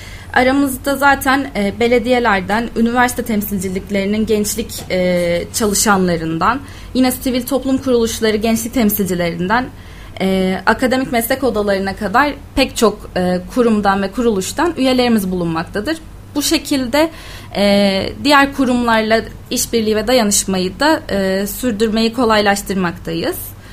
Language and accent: Turkish; Adana, Turkey; Adana'da doğdum, büyüdüm.